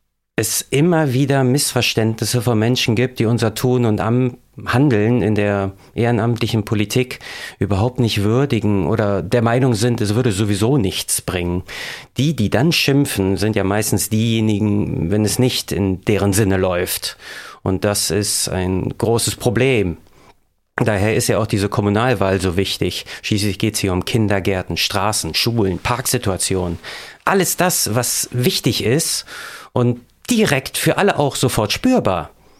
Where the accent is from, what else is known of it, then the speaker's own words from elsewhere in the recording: Dollendorf, North Rhine-Westphalia, Germany; also born or lived in Bad Honnef; 1984 bin ich geboren in Bad Honnef und wohne von Geburt an in Dollendorf.